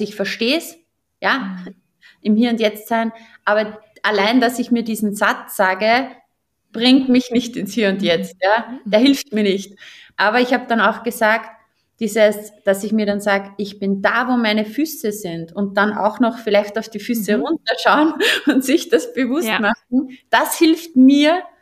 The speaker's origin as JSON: {"language": "German", "country": "Austria", "said": "bei uns in Österreich"}